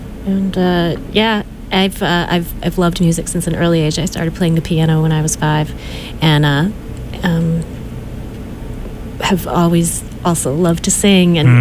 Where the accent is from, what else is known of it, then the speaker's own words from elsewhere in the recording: Salem, New Hampshire, United States; moved away; Beautiful Salem, New Hampshire, not where the witches are from.